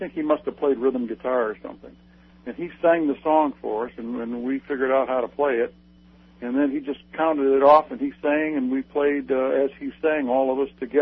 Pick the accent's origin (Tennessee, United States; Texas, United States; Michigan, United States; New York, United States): Michigan, United States; Detroit; I was playing in high school I went to McKinsey High School in Detroit, and I had a band